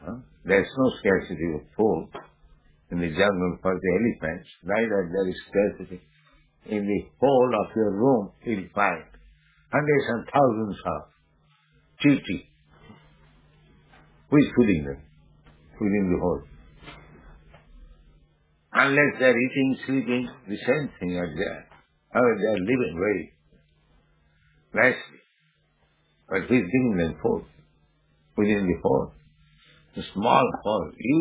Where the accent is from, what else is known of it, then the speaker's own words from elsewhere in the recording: India; English is a second language; So many people, they say, India is starving. I say, I am Indian. I never see any man starving and dying.